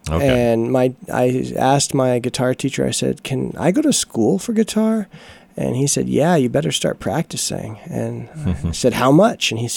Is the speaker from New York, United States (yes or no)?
no; Denver, Colorado, United States; also born or lived in Oklahoma / Boston; Yeah, I was born in Oklahoma, raised in Denver, Colorado, and then I decided I wanted to go to school in the East Coast and went to Boston and went to BU for a year before transferring to New England Conservatory.